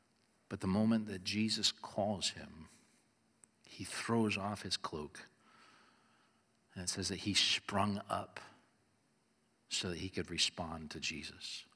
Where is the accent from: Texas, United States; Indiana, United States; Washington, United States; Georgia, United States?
Indiana, United States; accent: Chicago; I grew up in Northwest Indiana. We thought of ourselves as Little Chicago. Our TV was Chicago. Our accents were Chicago.